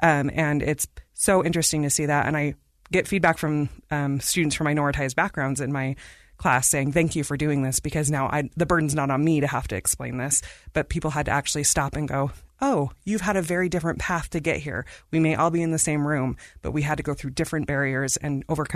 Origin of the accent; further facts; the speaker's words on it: India; I am from India.